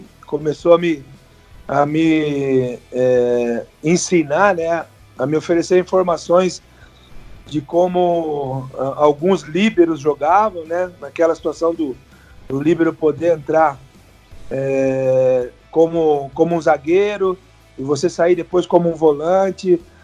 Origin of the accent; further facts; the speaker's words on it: Bragança Paulista, São Paulo, Brazil; porque eu sou da cidade, né? Eu sou de Bragança.